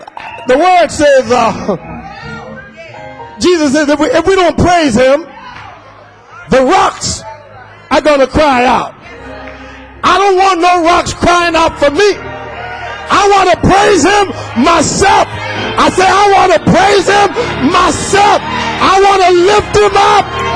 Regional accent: Liberia; I'm from where Pastor Armstrong is right this moment. I'm from Liberia, and hallelujah.

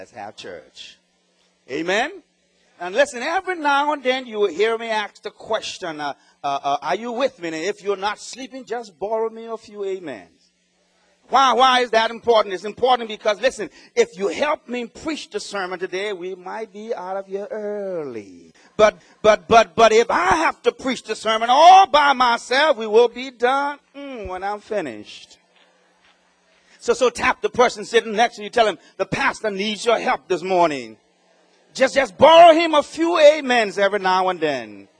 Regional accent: Liberia; We grew up together in Liberia, she and her husband.

